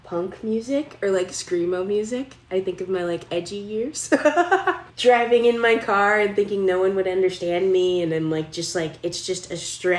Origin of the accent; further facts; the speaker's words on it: Casa Grande, Arizona, United States; My hometown is like a farming town, like there are cows and cotton and like a high school